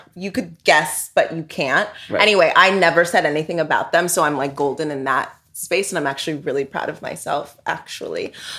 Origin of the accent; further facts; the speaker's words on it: the South, United States; Like, for example, I'm from the South. Okay. And a lot of you know, down South, the N-word was thrown around.